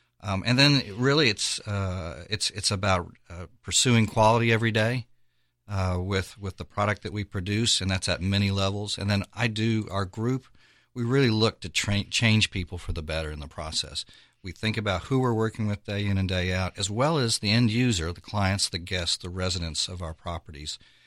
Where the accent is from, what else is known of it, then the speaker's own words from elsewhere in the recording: Texas, United States; as a Texan